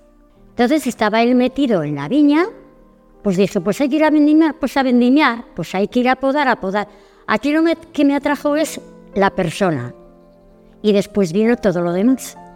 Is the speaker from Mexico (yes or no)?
no; Santacara, Navarre, Spain; Yo soy de Santa Cara.